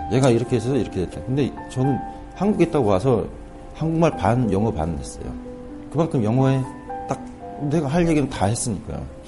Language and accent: Korean; North Korea; 거기서 나는 북한 사람입니다.